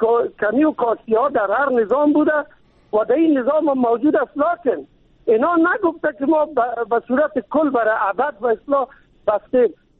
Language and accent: Persian; Kabul, Afghanistan; با وجود که من از کابل هستم، یعنی در قوم تاجک ولی مسلمان افغان دوست.